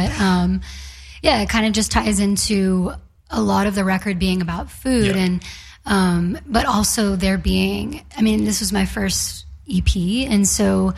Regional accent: Atlanta, Georgia, United States; Yeah, so I'm originally from Atlanta, and I think that there are definite Southern things that come through in my music, for sure.

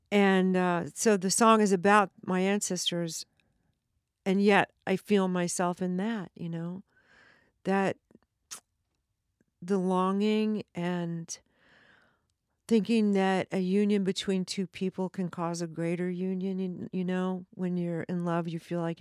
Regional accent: New York, United States; And I think about that I'm a New Yorker, and one generation back, my family were cotton farmers.

